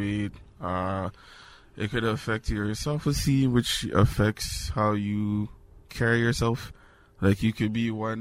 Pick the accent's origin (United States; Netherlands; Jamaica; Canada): Canada; Toronto, Ontario; Like, we're from Toronto. Like, we didn't know they had no 40-pack.